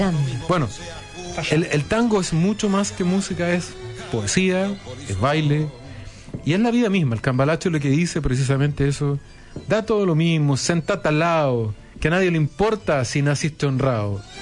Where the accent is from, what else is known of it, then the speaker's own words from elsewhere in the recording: Valparaíso, Chile; Yo crecí en Valparaíso de la mano de mi papá y de mi abuelo.